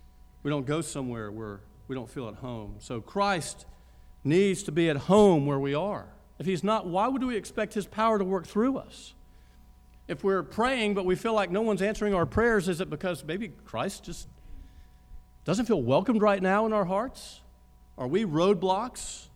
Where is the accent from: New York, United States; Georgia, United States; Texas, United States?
Georgia, United States; Augusta; Growing up in Augusta had a lot of perks. One of them was that the Masters came every spring break